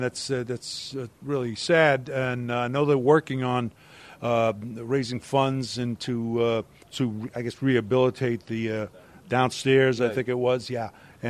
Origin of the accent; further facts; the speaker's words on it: New York City, New York, United States; as a kid, I grew up in Brooklyn, New York.